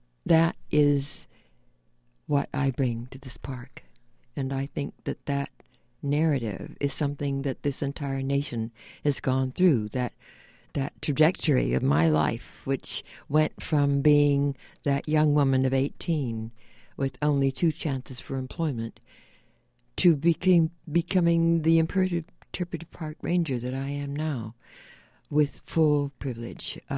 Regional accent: California, United States; Because I grew up in California. I grew up from the age of six through the time that I became a union clerk in that hall, union hall, at 20.

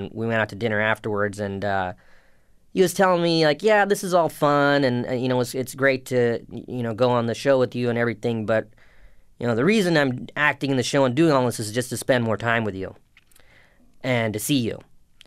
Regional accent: South Carolina, United States; born or raised there

